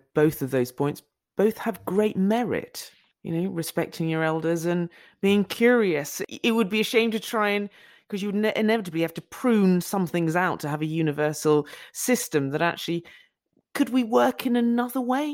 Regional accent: Norway; now in United Kingdom; I was born and raised in Norway before moving to school in the UK.

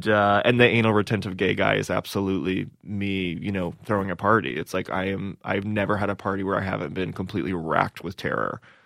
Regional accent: Asheville, North Carolina, United States; she is really just an amalgamation of all the Southern women I grew up with in Asheville, you know

